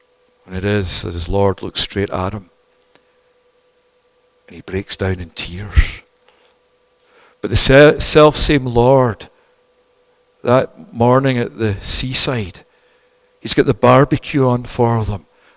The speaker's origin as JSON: {"language": "English", "town": "Toronto", "region": "Ontario", "country": "Canada", "tie": "born or raised there", "said": "And I'm saying, no, I'm not. I'm born and raised in Toronto."}